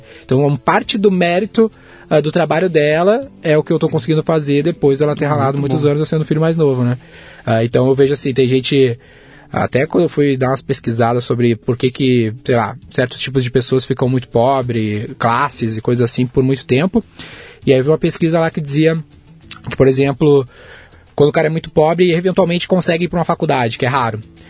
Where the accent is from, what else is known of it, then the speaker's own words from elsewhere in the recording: Porto Alegre, Rio Grande do Sul, Brazil; Eu nasci em Porto Alegre. Sou gaúcho.